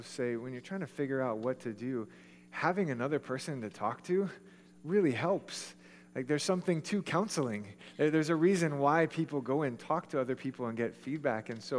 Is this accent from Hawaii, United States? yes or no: yes; Hawaii, United States; but I grew up in Hawaii, which everyone's like, yay, Hawaii, it's so awesome